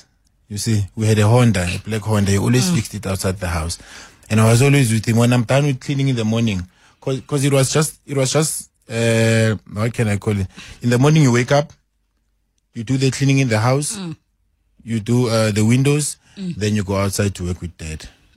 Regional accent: Pretoria, Gauteng, South Africa; now in Boksburg, South Africa; I grew up in Pretoria, Kososha. I went to school there, primary Kutula Sizwe.

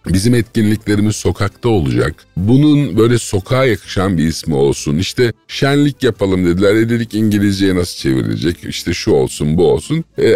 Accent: Adana, Turkey; ben Adana'da büyüdüm. Çocukluğum, gençliğim orada geçti. Dolayısıyla da bütün anılarım neredeyse orada, Adana sokaklarında. Ve ben bir gerçek sokak çocuğuydum.

